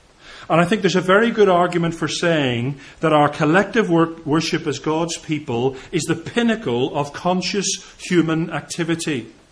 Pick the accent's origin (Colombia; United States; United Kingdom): United Kingdom; England; I'm not suggesting we all need to dance, okay? I know we're English and things like that.